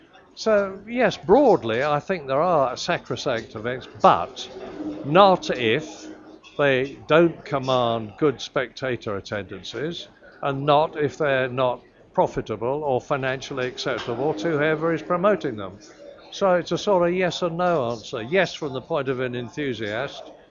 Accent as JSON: {"language": "English", "region": "England", "country": "United Kingdom", "said": "But from where I come from Britain, from England"}